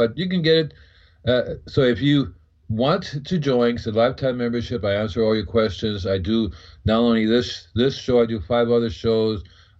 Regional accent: Florida, United States; I'm from Florida. And Florida, I did my Invisible Gardener for a long time, started in 1970.

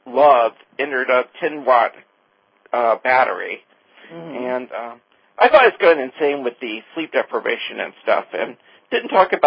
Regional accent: Virginia, United States; I grew up in Central Virginia. My father was a school teacher. My mother was a nurse.

